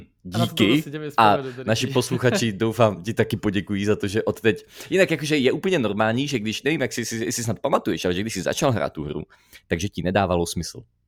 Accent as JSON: {"language": "Czech", "region": "London", "country": "United Kingdom", "tie": "born or raised there", "said": "Já jsem vyrůstal v Londýně na základní škole"}